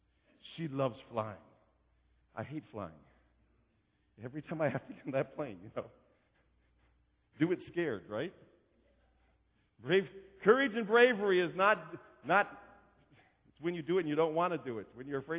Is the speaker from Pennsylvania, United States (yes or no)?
yes; Green's Landing, Pennsylvania, United States; But I didn't even grow up there. I grew up in Green's Landing, that's not even a town, right?